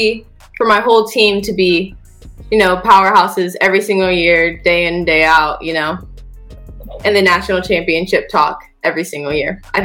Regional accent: the South, United States; I mean, I'm from the South, so the warmth and the sun is always a plus.

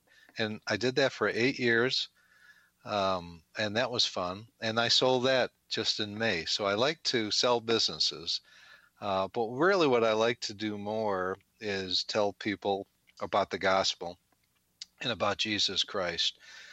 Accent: Chicago, Illinois, United States; I'm from the Chicago area

